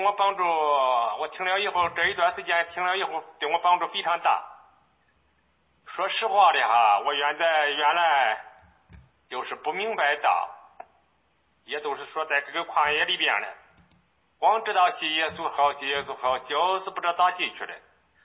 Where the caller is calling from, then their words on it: Sanmenxia, Henan, China; 啊，我是河南的三门峡的啊，牧师师母你们好。